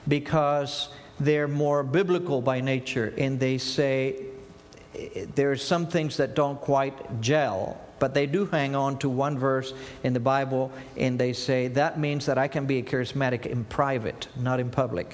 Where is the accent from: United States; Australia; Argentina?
Argentina; accent: Argentine; English is a second language; moved away as an adult; this guy has a little accent. Yeah, I was born and raised in Argentina. I came when I was 18, and I didn't know a word of English